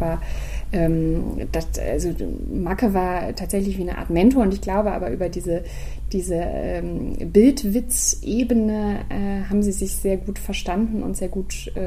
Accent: Bonn, North Rhine-Westphalia, Germany; born there; Also ich bin ja gebürtige Bonnerin, muss ich dazu sagen, und habe jetzt das große Glück, auch in der eigenen Stadt, jetzt wo ich wieder zurück bin, auch wenn ich woanders studiert habe und so, arbeiten zu dürfen

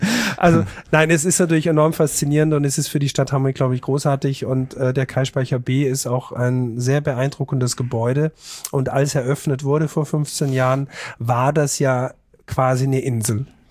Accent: Austria; zwar als Österreicher

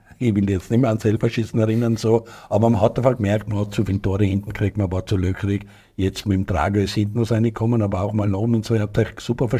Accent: Tyrol, Austria; heute bin ich als Tiroler fast ein bisschen verloren.

